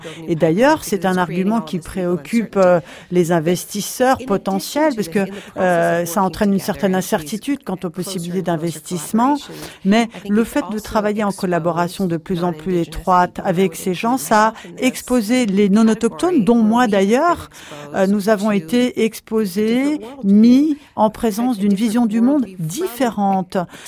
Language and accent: French; Canada; d'où un processus vraiment très intéressant au Canada, dans mon pays, puisque vous savez que chez nous au Canada